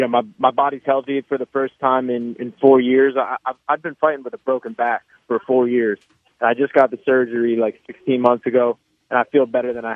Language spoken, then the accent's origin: English; Newark, New Jersey, United States; It's, 10 minutes from the house I grew up in Newark, New Jersey